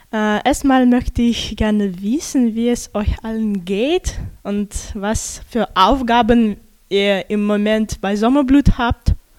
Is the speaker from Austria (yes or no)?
no; Moscow, Russia; Ich komme aus Moskau